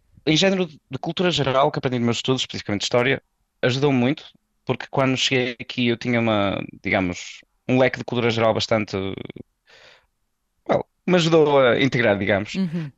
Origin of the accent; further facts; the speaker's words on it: Vila Praia de Âncora, Viana do Castelo, Portugal; now in Braga, Portugal; É quase como a minha casa, ainda mais que a minha terra natal, porque eu sou originário de Vila Praia de Ancro, em Viana do Castelo.